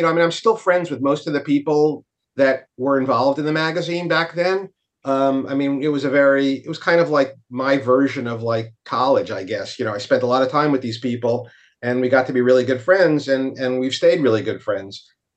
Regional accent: New York, United States; Well, I'm a New Yorker born and bred, but I've been in Brooklyn in my second term of tour of duty, 25 years.

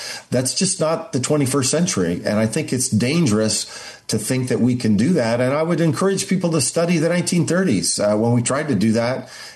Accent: Montana, United States; You know, I'm from Montana. I have family members that voted for President Trump.

